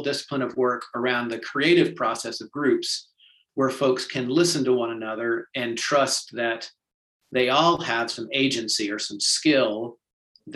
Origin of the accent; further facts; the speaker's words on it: Charlotte, North Carolina, United States; also born or lived in Atlanta; So, I grew up in Charlotte and always loved music, as well as working with community.